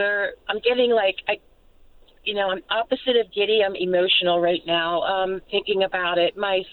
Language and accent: English; Abington, Pennsylvania, United States; And, of course, growing up in Abington, we all went to the Academy for field trips